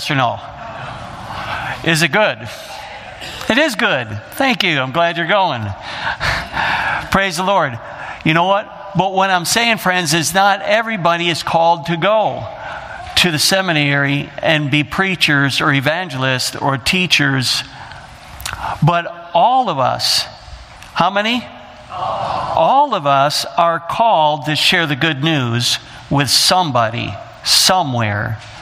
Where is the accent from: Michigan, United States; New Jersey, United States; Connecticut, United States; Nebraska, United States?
Michigan, United States; And so we were excited. We're from Michigan.